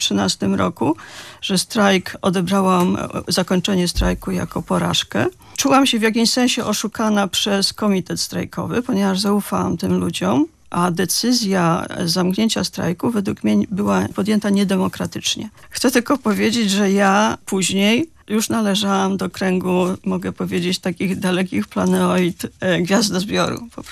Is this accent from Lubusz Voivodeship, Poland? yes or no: no; Kołobrzeg, West Pomeranian Voivodeship, Poland; w 80 roku miałam 15 lat. Wychowałam się w Kołobrzegu